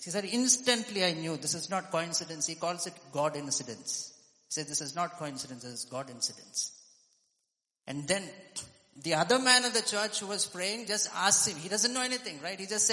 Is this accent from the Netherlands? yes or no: no; Nigeria; also born or lived in Ethiopia; I was born in Ethiopia, raised up in Nigeria, and then back here.